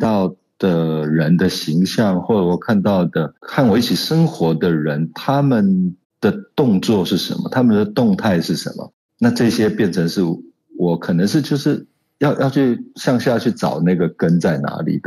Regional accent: Taiwan; 我从小就在台湾的舞蹈实验班的教育里面一路到大学

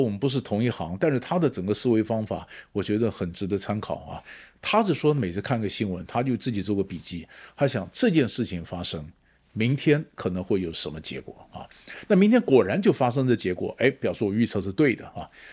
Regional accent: Taiwan; 我们台湾人呢、啊，跟拉丁美洲啊，心理上、地理上都很遥远

